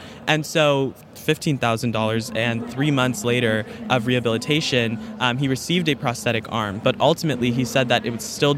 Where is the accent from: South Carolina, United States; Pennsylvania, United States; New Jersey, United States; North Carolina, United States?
Pennsylvania, United States; Easton; I'm from Easton, Pennsylvania.